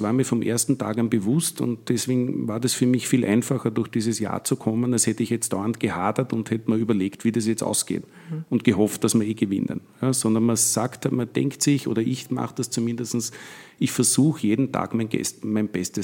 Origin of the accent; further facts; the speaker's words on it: Vienna, Austria; Ich komme selber aus dem Gemeindebau in Wien, also aus Wien-Donnerstadt, aus einem Flächenbezirk.